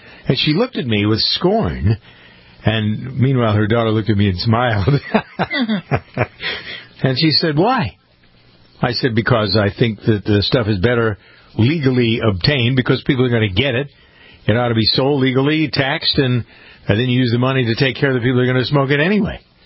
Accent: Framingham, Massachusetts, United States; First, though, the big story from Framingham, my hometown today.

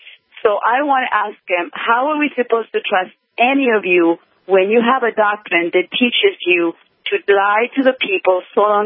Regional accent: United States; I, as an American, have been reading a lot and studying a lot about Muslims

